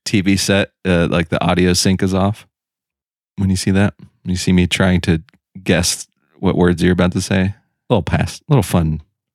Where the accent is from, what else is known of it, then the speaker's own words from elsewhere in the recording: East Coast, United States; We grew up. We're men from the East Coast.